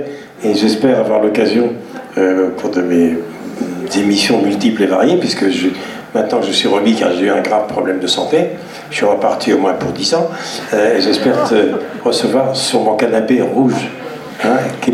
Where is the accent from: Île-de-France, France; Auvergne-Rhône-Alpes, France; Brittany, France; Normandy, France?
Normandy, France; Vire; je suis passé devant le stade Pierre Comte, le stade de mon enfance, où j'étais supporter de l'USM à l'époque, du USM Vire.